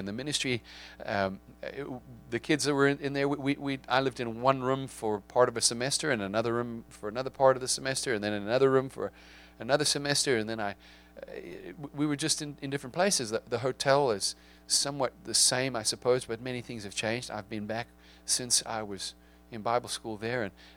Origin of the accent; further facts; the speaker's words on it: South Africa; accent: South African; moved away as an adult; now in United States; My accent is from South Africa. Of course, South Africa was the place where I spent 18 years of my life growing up.